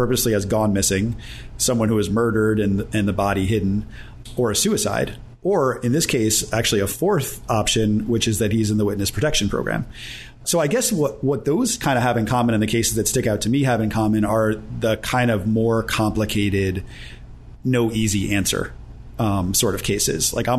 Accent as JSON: {"language": "English", "town": "Cheshire", "region": "Connecticut", "country": "United States", "tie": "born or raised there", "said": "Well, I grew up in Cheshire, Connecticut, which ultimately became home."}